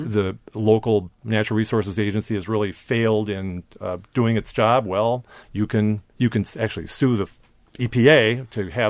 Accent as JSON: {"language": "English", "town": "Hastings", "region": "Minnesota", "country": "United States", "tie": "born or raised there", "said": "I grew up on the Mississippi at Hastings, Minnesota, mm-hmm. south of St. Paul, and grew up in the country"}